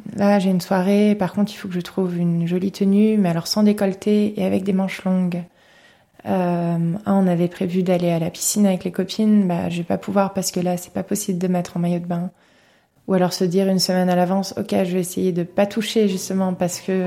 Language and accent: French; Brittany, France; now in Geneva, Switzerland; j'ai 26 ans. J'habite à Genève depuis 4 ans et d'origine, je suis bretonne.